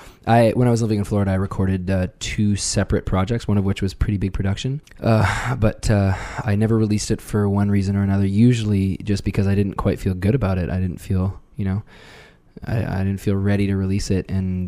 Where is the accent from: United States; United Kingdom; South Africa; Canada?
Canada; Knowlton, Quebec; also born or lived in Montreal; I was born in Montreal, lived there for 10 years, and then I've been living in Knowlton, you know, with my parents growing up